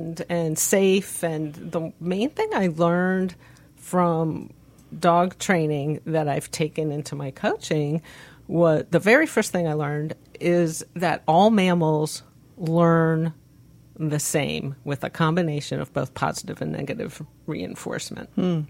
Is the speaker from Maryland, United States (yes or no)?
yes; Maryland, United States; I was born and raised in Maryland, and I lived the majority of my life up there. And between D.C. and Baltimore.